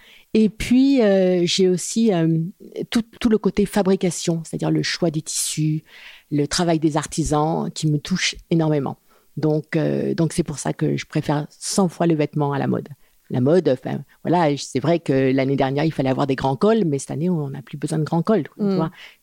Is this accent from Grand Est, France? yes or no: no; Paris, Île-de-France, France; moved away as an adult; now in Venasque, France; Je suis née dans le 15e. Et j'ai quitté Paris il y a 7 ans pour vivre avec mon mari dans un tout petit village de Provence qui s'appelle Venasque, qui est entre Gordes et Carpentras.